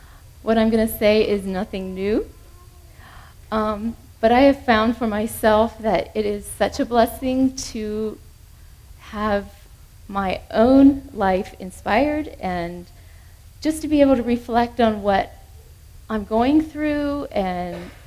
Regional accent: Minerva, Ohio, United States; from Minerva, Ohio.

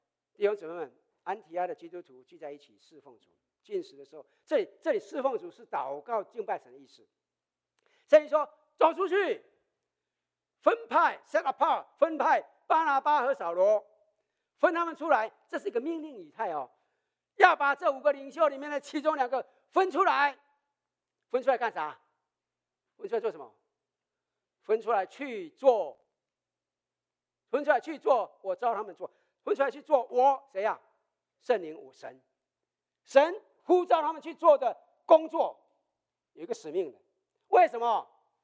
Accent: China; 我们中国人多一点，所以准备中国饭。

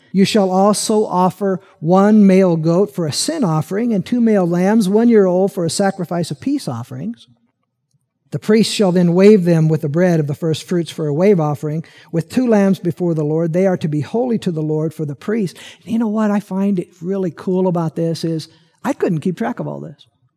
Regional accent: Peoria, Illinois, United States; I grew up out in Peoria, and as I said, there were farmers out there that applied this principle. There was 11 of us kids.

